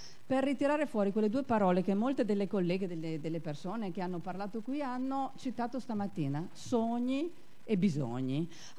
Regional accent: Reggio Emilia, Emilia-Romagna, Italy; qui non c'è scritto da dove vengo, da Reggio Emilia

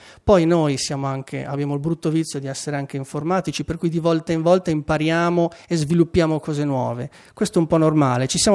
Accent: Genoa, Liguria, Italy; sono anch'io genovese

